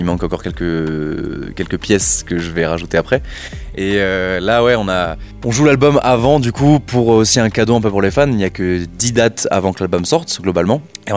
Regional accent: Pyrenees, France; Ouais, moi je suis des Pyrénées à la base, donc j'étais habitué à aller traîner dans les Pyrénées, que ce soit faire du ski ou l'été.

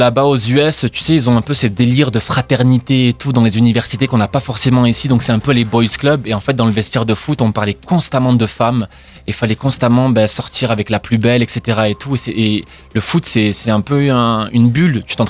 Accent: Aix-en-Provence, Provence-Alpes-Côte d'Azur, France; born there; je suis né à Aix-en-Provence, mais mes parents sont originaires de Tunisie.

